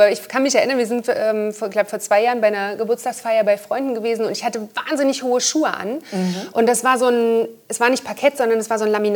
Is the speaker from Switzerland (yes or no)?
no; Brandenburg, Germany; Und ich bin zusammen mit Axel Schulz Einheitsbotschafterin für das Land Brandenburg, wo ich ja herkomme, beziehungsweise wo ich aufgewachsen bin.